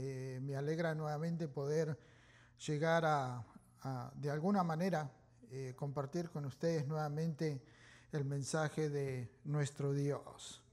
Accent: Argentina; Creciendo en Argentina, una de las cosas que, digamos, he podido experimentar es justamente ver a mi papá, ¿no?

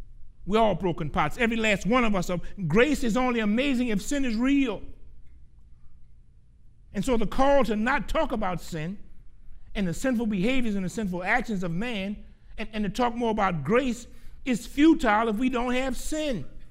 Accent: Gramercy, Louisiana, United States; Now, I remember when they built a new elementary school in my hometown of Gramercy. It was a beautiful school for that time.

